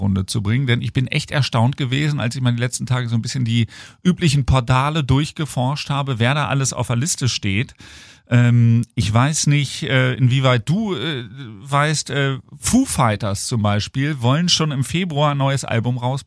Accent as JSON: {"language": "German", "town": "Hanover", "region": "Lower Saxony", "country": "Germany", "said": "Ich bin ja Hannoveraner, aber der Prophet im eigenen Land und vor allem die Band in der eigenen Stadt gilt ja nichts."}